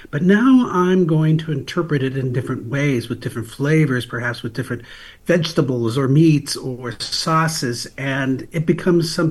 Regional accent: California, United States; I grew up on the Central Coast, and so my family were farm workers

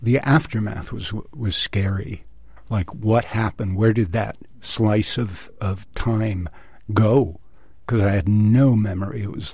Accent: West Coast, United States; everyone thinks I'm from New York, but no, I'm a West Coast guy.

